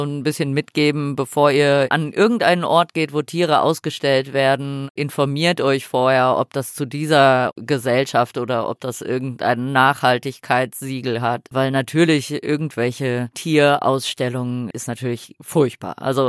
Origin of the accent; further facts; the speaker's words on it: Switzerland; ich komme aus der Schweiz